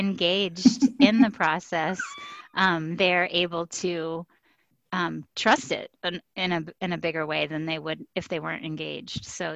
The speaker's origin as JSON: {"language": "English", "town": "Anna Maria Island", "region": "Florida", "country": "United States", "tie": "born or raised there", "said": "I was born in Florida on Anna Maria Island, and I was on the water a lot as a little kid."}